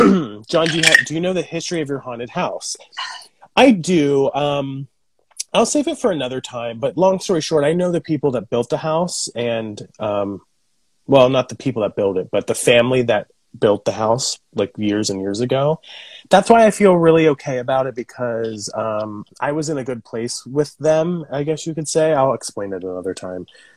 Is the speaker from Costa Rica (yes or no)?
yes; Costa Rica; We were supposed to go to my home country, and then I'm... Costa Rica